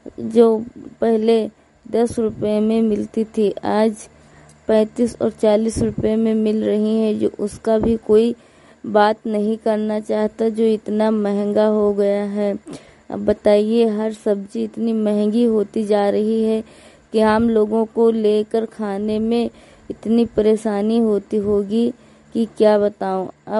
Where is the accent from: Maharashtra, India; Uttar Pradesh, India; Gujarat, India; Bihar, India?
Uttar Pradesh, India; Hariharpur; मैं हरिहरपुर गांव जिला श्रावस्ती की रहने वाली हूँ।